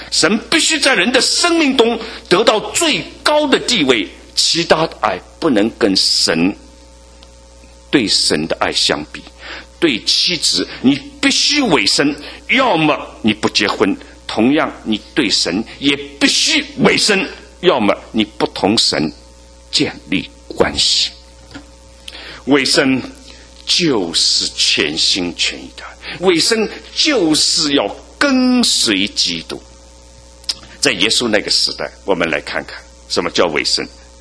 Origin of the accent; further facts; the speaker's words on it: China; now in United States; 我们都是中国的，是吧？